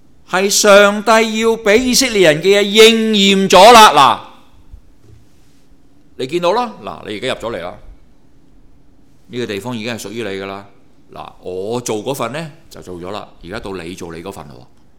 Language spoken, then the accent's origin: Chinese; Guangdong, China; 我们广东人这个说话很正的